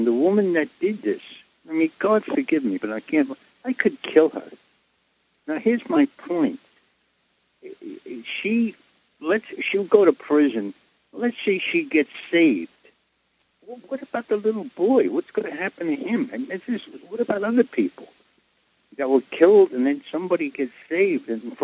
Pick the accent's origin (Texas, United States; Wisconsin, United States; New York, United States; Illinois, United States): New York, United States; There was a little boy here in New York. I'm from New York